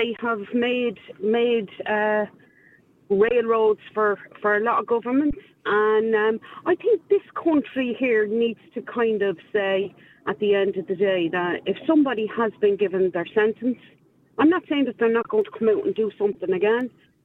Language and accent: English; Dublin, Leinster, Ireland; I'm going to say Dublin, because I'm from Dublin.